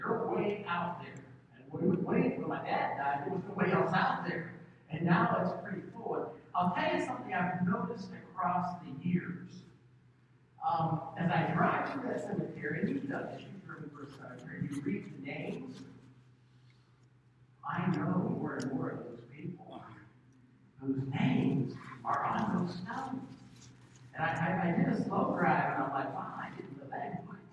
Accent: East Liverpool, Ohio, United States; I drove back to my hometown of East Liverpool.

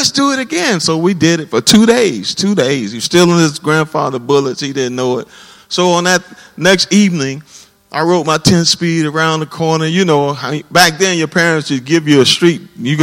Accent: Scotlandville, Louisiana, United States; I grew up there in Scotlandville

